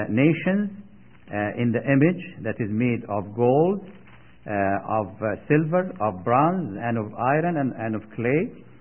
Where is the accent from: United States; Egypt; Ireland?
Egypt; I happened to be visiting my home country, Egypt, in November this year, last year, and in December.